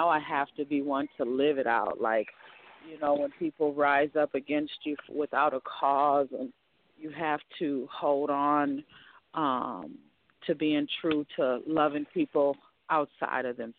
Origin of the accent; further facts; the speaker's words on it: Minneapolis, Minnesota, United States; I'm from the Minneapolis area. I've been doing spoken word and poetry as a performing artist since 2005 here in my town.